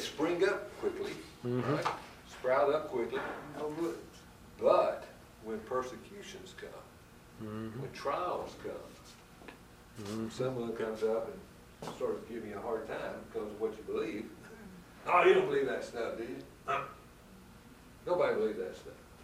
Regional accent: Alabama, United States; I grew up in South Alabama, the wiregrass section, and the soil was all sandy

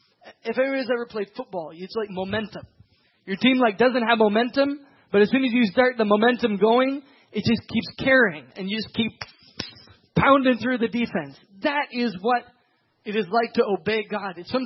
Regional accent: Tanzania; I grew up in Tanzania

